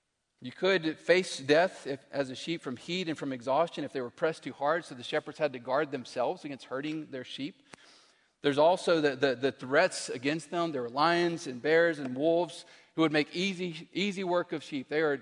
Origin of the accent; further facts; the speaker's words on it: Texas, United States; I grew up in West Texas. That'll explain some of the lack of intelligence. We didn't have the best education out there.